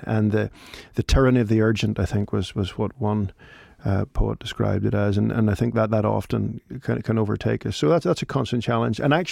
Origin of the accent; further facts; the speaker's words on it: Northern Ireland, United Kingdom; I am Northern Irish. I'm Irish. I'm a person of this soil.